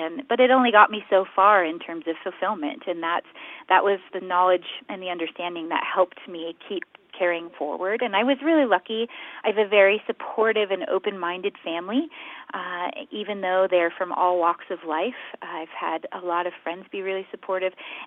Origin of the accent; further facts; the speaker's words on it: Colorado, United States; But I grew up in Colorado